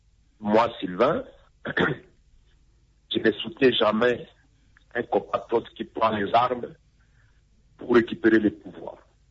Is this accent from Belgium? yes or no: no; Ituri, DR Congo; C'est à l'est du pays, chez moi, en Ituri.